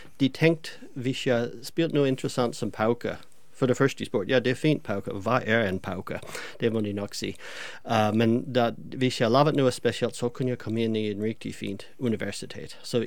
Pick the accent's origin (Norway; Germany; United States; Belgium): United States; New England; Danish is a second language; moved away as an adult; Jeg stammer fra New England i Amerika. Nord for New York, 200 kilometer. Og så bliver jeg uddannet op i New Hampshire, længere nord endnu.